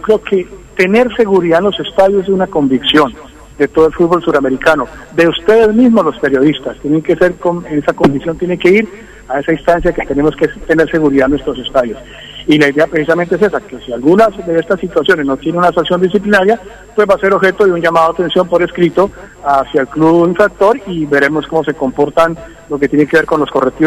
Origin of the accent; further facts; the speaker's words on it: Cúcuta, Norte de Santander, Colombia; also born or lived in Bogotá; Yo soy de Cúcuta, nacido en Cúcuta, pero mucho tiempo en Bogotá.